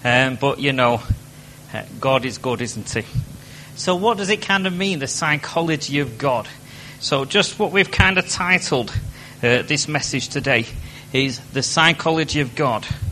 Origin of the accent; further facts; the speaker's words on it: Salford, North West England, United Kingdom; as soon as you say to somebody, I'm from Salford, they go, oh.